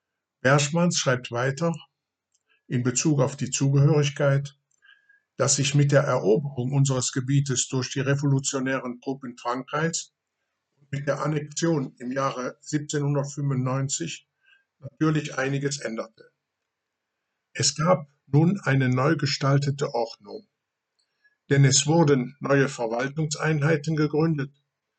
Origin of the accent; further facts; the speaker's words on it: Hauset, Wallonia, Belgium; er stammt gleichzeitig aus dem Ort Einaden, der ebenso wie mein Heimatort Hauset ein Ortsteil dieser Gemeinde Raren ist.